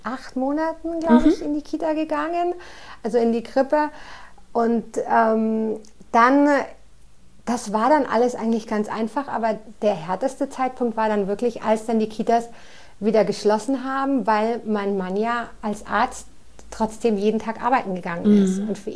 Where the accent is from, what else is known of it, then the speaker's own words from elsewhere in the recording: Spain; German is a second language; ich bin ja Spanierin, Winter ist immer sehr schwer für mich hier.